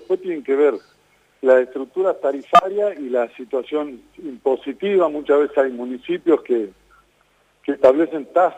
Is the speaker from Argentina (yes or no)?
yes; Tucumán, Argentina; Yo soy de Tucumán, y Tucumán también es una provincia chica y concentrada